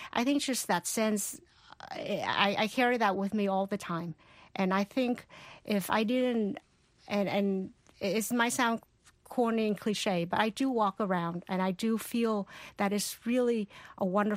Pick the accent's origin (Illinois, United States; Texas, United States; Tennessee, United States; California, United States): Texas, United States; Port Arthur; also born or lived in Vietnam; now in New Jersey, United States; I grew up in Port Arthur, Texas, when we first arrived.